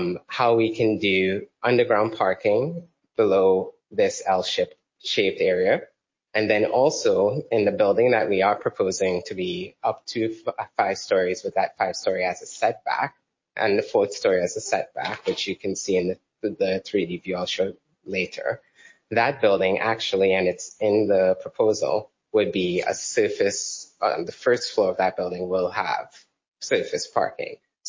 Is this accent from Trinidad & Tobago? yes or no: yes; Trinidad & Tobago; moved away as an adult; now in Savannah, United States; Because I'm from Trinidad, so clearly you hear my accent.